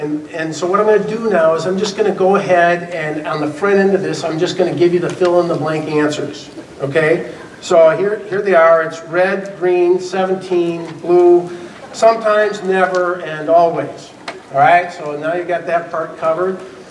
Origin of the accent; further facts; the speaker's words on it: Bloomington, Minnesota, United States; And I grew up in Bloomington, and at that time there was this radio station called WDGY.